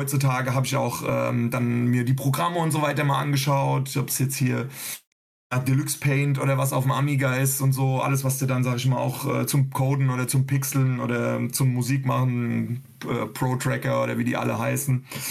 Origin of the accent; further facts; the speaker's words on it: Frankfurt, Hesse, Germany; schönes Ei, gute Wie, wie man bei uns in Frankfurt sagen würde.